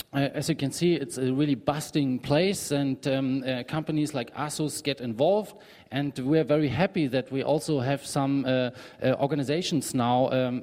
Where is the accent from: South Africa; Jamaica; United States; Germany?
Germany; Berlin; I'm from Berlin